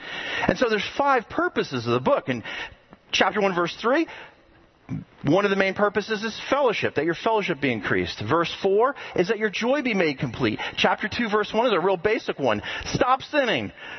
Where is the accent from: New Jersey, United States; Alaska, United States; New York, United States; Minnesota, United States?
New Jersey, United States; moved away; you're from New Jersey too? Really? Where are you from in New Jersey? Oh wow, that's great.